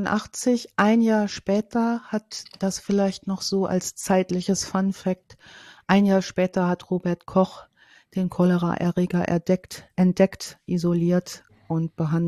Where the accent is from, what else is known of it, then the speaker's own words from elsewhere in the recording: North Rhine-Westphalia, Germany; Ich komme ja aus Ostwestfalen, vom Plattenland.